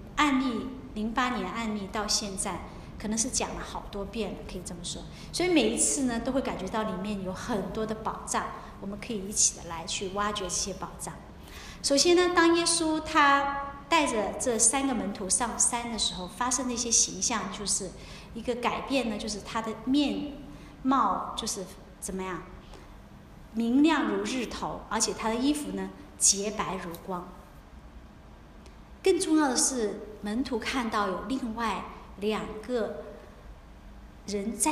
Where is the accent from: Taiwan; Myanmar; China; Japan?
China; 我们中国人常有一句古话叫什么